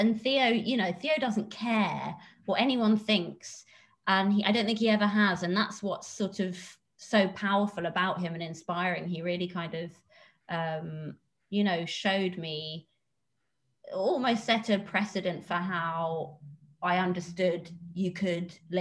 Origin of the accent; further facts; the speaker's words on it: Cambridge, East of England, United Kingdom; I was from Cambridge and Cambridge isn't really, I mean, I know I was joking before, it's not particularly diverse.